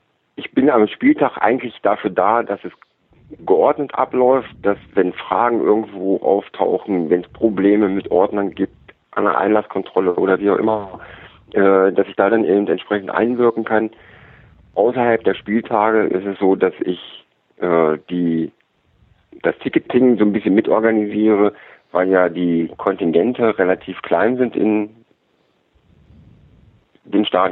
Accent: Braunschweig, Lower Saxony, Germany; ich bin in Braunschweig geboren, aufgewachsen

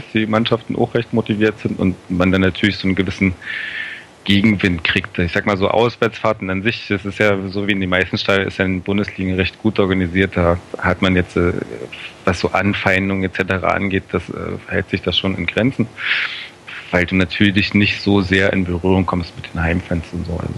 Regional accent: Cottbus, Brandenburg, Germany; born there; Ich bin in Cottbus geboren

